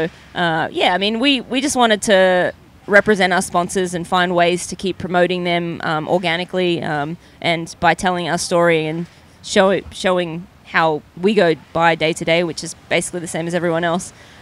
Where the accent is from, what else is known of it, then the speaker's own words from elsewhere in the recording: Brisbane, Queensland, Australia; So, I grew up in Australia, in Brisbane and all of that. So it sort of helps that grew up in a hotter climate.